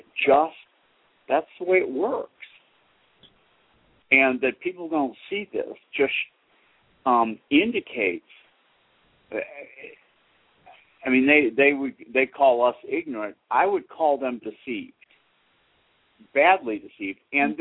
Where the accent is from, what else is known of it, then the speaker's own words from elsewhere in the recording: Boston, Massachusetts, United States; I mean, I grew up in Boston.